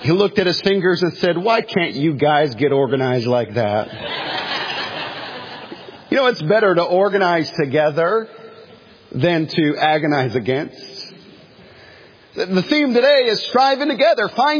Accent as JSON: {"language": "English", "country": "United States", "said": "Hey, I love being an American, but listen, I live for heaven."}